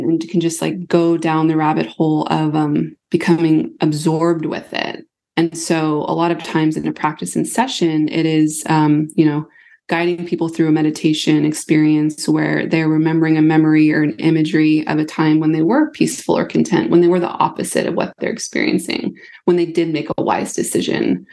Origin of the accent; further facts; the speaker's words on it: Texas, United States; I'm from Texas, grew up in rural Texas